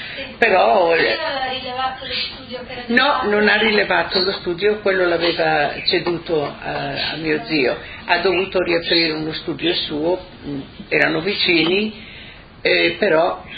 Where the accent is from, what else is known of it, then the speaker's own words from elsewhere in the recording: Tolmin, Slovenia; also born or lived in Montichiari, Italy; Sono nata a Montichiari, in provincia di Brescia. Sono cresciuta lì per 7 anni, poi mio padre ha deciso di ritornare a Tolmino